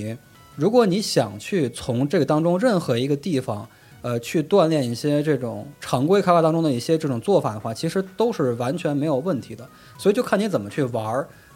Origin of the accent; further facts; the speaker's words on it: China; 我是中国人嘛，我跟老外交流那是有点困难的